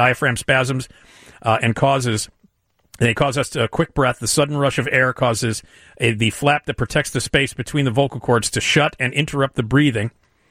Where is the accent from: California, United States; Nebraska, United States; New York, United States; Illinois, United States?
Illinois, United States; Chicago; I grew up in Lakeview, long before it was ever dubbed Wrigleyville. It became Wrigleyville many years after I moved away.